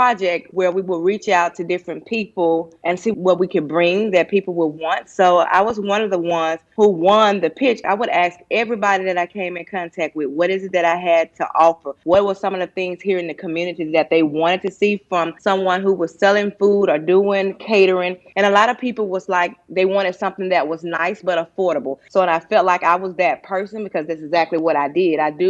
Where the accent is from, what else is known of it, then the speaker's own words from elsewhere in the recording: Mississippi, United States; now in Tennessee, United States; because I'm from Mississippi and the laws are a little different here in Tennessee.